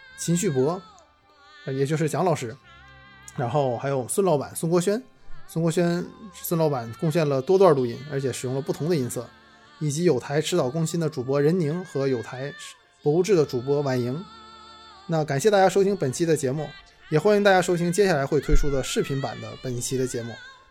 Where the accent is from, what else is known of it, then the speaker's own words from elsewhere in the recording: Northeast China, China; 那所以我作为一个东北人